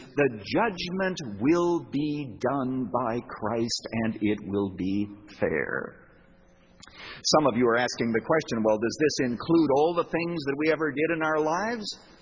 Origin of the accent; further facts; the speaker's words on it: Canada; Now that you know that I came from Canada